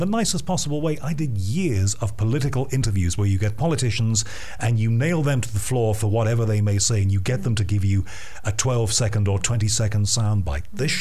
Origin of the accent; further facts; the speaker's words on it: England, United Kingdom; I'm English and all that.